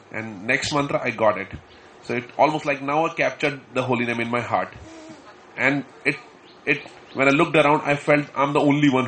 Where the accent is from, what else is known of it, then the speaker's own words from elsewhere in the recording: Delhi, India; I'm from Delhi.